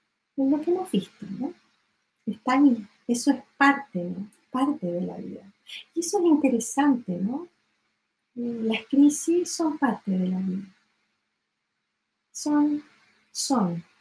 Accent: Boca de Rapel, O'Higgins, Chile; Yo en mi niñez, adolescencia, estuve en la Boca de Rapel por muchos años, cerca de Matanza, y ahí sí que hay viento.

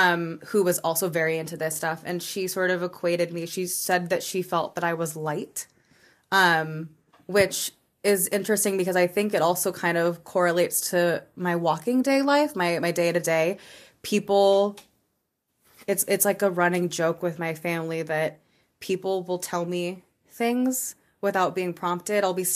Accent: California, United States; 'cause I'm from California originally, to go to his memorial.

